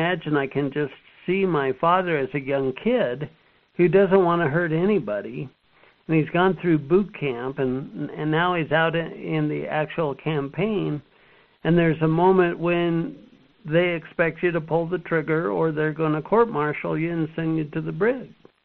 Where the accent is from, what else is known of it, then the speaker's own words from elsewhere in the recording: Utah, United States; All right, I grew up in the United States, small town in Utah.